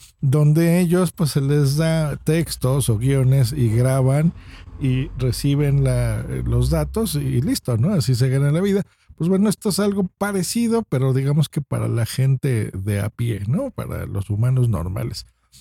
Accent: Mexico; aunque México, pues, si quieren ser muy exquisitos, perdón, digamos que pertenece a Latinoamérica, realmente hablamos, creo yo, muy distinto, ¿no?

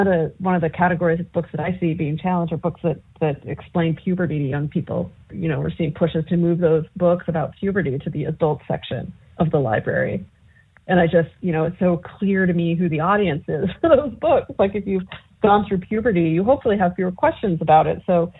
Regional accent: Idaho, United States; When I think about a young person growing up in Idaho like I did

